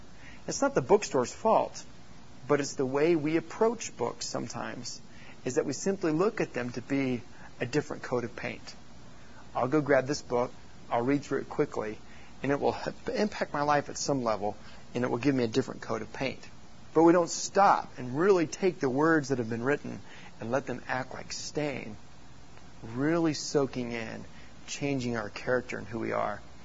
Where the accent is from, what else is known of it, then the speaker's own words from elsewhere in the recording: Oklahoma City, Oklahoma, United States; because I'm from Oklahoma City